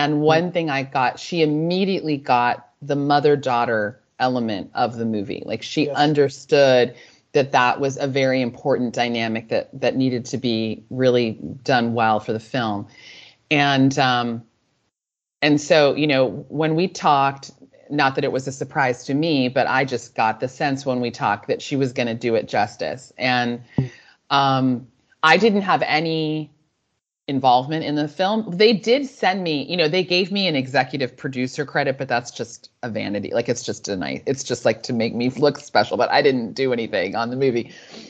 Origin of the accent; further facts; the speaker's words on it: Washington, D.C. area, United States; born there; moved away as an adult; also born or lived in Chicago; now in Houston, United States; So for context, I wasn't born here. I was born right outside of Washington, D.C. Mm-hmm. And then I went to college in Chicago.